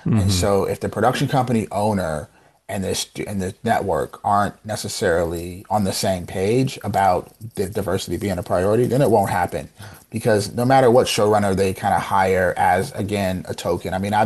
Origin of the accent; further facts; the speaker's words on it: Germany; I grew up in Germany, right?